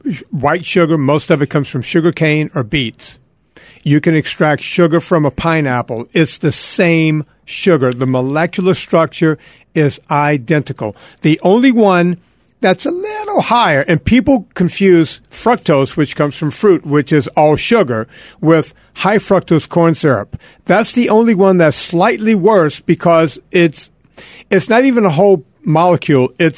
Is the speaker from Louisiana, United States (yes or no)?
yes; Louisiana, United States; I'm from Louisiana. Puree is the way you say